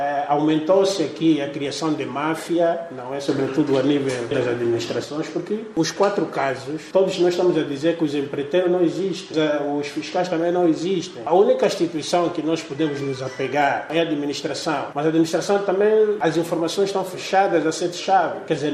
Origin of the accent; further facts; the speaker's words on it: Angola; que é nosso dinheiro como angolanos